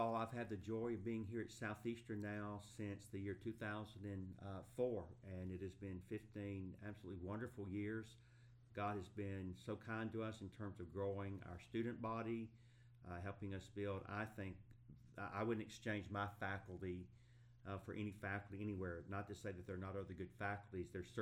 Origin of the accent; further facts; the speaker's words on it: Atlanta, Georgia, United States; Originally, I grew up in Atlanta, Georgia, as did my wife.